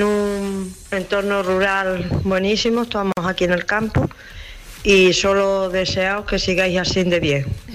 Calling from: Arroyomolinos de León, Andalusia, Spain; hablo de Arroyo Molinos, de León, de la provincia de Huelva

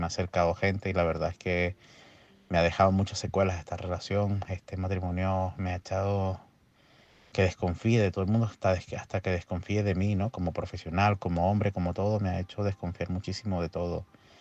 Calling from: Tenerife, Canary Islands, Spain; de Tenerife y la verdad es que tu programa de hoy está siendo bastante, bastante educativo.

